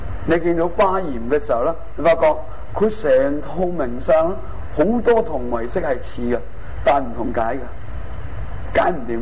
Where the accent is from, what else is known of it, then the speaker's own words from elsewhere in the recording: China; 就因為我哋中國人對於佛教嗰一套嘢咧，係成套再去批判過。